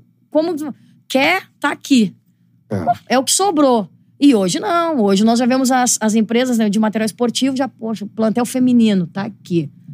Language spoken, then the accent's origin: Portuguese; Porto Alegre, Rio Grande do Sul, Brazil; Eu sou de Porto Alegre, sou gaúcha.